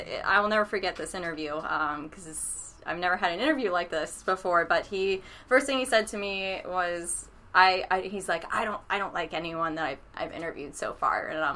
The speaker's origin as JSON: {"language": "English", "town": "Columbus", "region": "Ohio", "country": "United States", "tie": "born or raised there", "said": "Born and raised in Columbus, Ohio."}